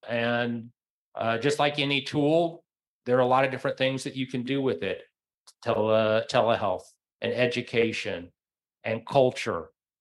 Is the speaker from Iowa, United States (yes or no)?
no; Chattanooga, Tennessee, United States; born there; I know how this can affect people because of the place where I come from. I was born in Chattanooga, Tennessee, and eventually became the mayor of that city.